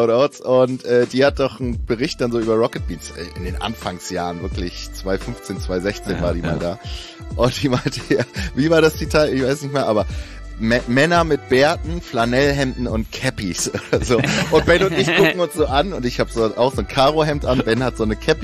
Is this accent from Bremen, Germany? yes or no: yes; Bremen, Germany; now in Hamburg, Germany; für mich als Bremer, der ich ja in Bremen aufgewachsen bin, auch am Anfang sehr oft der Joke oder der Spruch gewesen, dass ich jetzt Hamburger bin